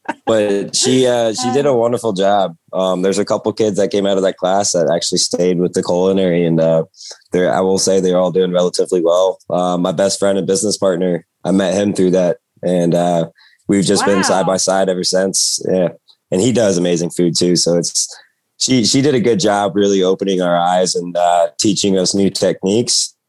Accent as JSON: {"language": "English", "region": "Florida", "country": "United States", "tie": "born or raised there", "said": "So I spent the summers up here in Virginia. I grew up in Florida and I always gravitated towards the kitchen."}